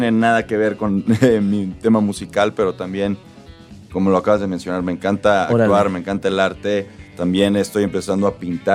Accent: Acapulco, Guerrero, Mexico; Yo soy de Acapulco.

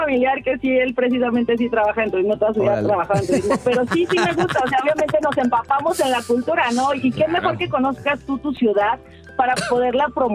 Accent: Aguascalientes, Mexico; También soy de Aguascalientes.

